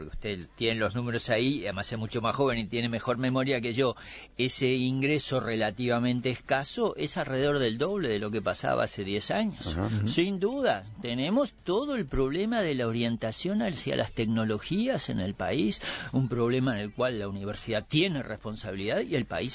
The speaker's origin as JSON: {"language": "Spanish", "country": "Uruguay", "moved": "yes", "said": "como viejo uruguayo que volvió al país muy preocupado por las cosas que usted dice, en los años 80, cuando retornamos al país"}